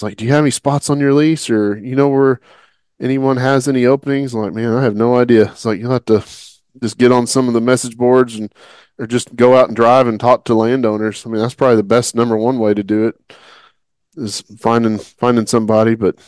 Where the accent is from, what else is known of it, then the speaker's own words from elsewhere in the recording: Oklahoma, United States; because growing up in Oklahoma, and I don't know about where it's up for y'all